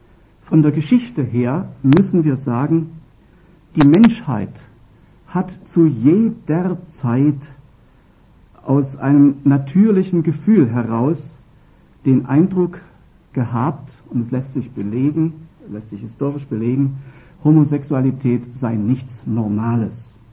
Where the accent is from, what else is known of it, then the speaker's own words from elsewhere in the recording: East Germany, Germany; da aus der DDR, wo ich herkomme, war das bisher anders